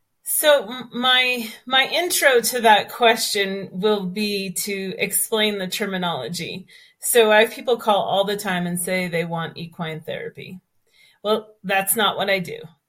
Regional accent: Cape Cod, Massachusetts, United States; moved away as an adult; now in New Mexico, United States; I was born and raised on Cape Cod, Massachusetts, and I came to New Mexico through college, through a work co-op

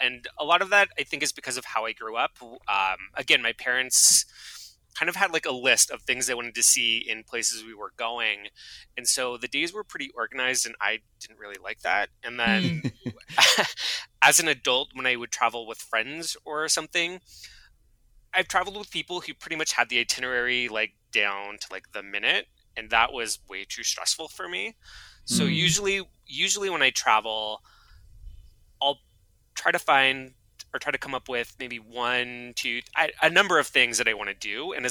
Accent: Seattle, Washington, United States; born there; Okay, I was born in Seattle. My parents were not born in Seattle.

